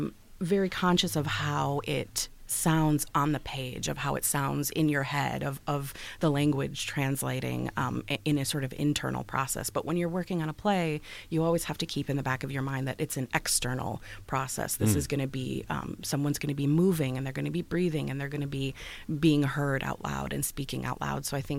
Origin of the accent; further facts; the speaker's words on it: Waukegan, Illinois, United States; I grew up in Waukegan, but I ended up relocating back, coming back home again.